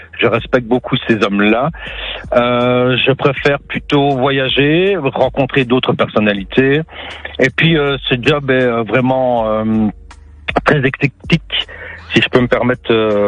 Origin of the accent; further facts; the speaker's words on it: Belgium; now in France; j'ai fait une formation au CIEP en Belgique, je suis belge.